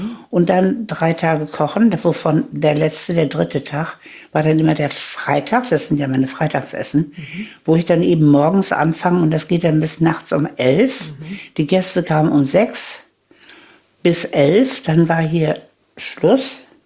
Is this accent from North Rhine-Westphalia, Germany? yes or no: yes; Gelsenkirchen, North Rhine-Westphalia, Germany; born there; Aber ich wurde 1938 in Gelsenkirchen geboren